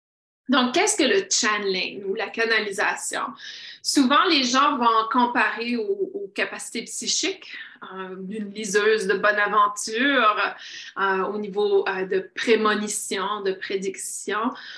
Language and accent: French; Canada; Vous allez rire de moi parce que je suis canadienne et je viens du froid.